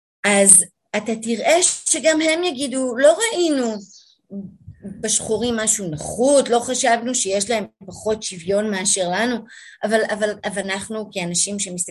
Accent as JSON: {"language": "Hebrew", "town": "Jerusalem", "region": "Jerusalem District", "country": "Israel", "tie": "born or raised there", "said": "גם אני גדלתי בתוך ירושלים שבה להורים שלי היו לא מעט חברים גם ממזרח העיר"}